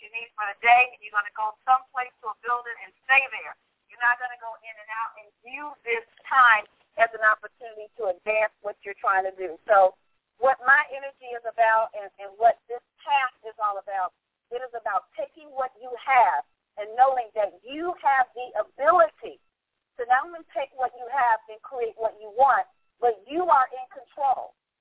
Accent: Chicago, Illinois, United States; because I know in my hometown in Chicago, it's brutally cold, it's snowing, and all kinds of things.

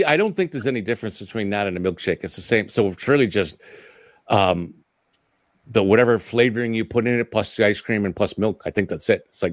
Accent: Lawrence, United States; When I was growing up in Lawrence, we had green ham.

